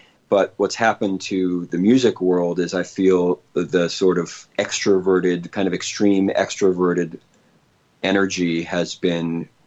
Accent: San Francisco, California, United States; Well, the family, yeah, it was a California upbringing in all of that might imply. I grew up in San Francisco

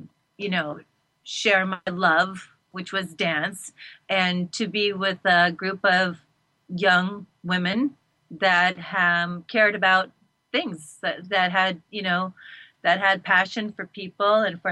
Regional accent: North Vancouver, British Columbia, Canada; I was raised in North Vancouver, and, you know, I was usually always overdressed

